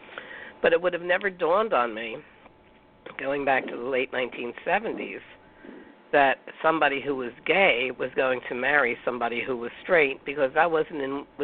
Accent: East Coast, United States; also born or lived in California / New York; I grew up on the East Coast. You're from Texas.

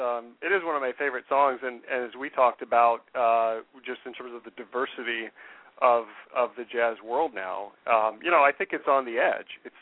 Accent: Chicago, Illinois, United States; I'm from the Midwest here in Chicago. We have a lot of wide open spaces here in the Midwest.

